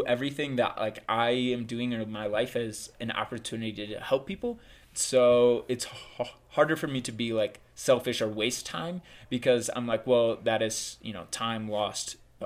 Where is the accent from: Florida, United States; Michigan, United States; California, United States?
Michigan, United States; I'm from Michigan, moved back to Indiana where I was going to college